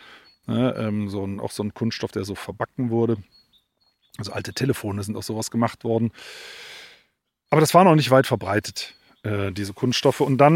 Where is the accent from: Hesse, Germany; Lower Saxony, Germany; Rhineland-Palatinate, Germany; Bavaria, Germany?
Rhineland-Palatinate, Germany; Sinzig; wir sind beide in Sinzig aufgewachsen, das ist so südlich von Bonn.